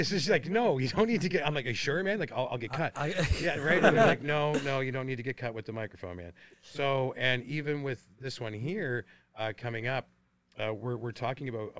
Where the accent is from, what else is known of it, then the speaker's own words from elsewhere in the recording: Germany; But I grew up in Germany, so it was different.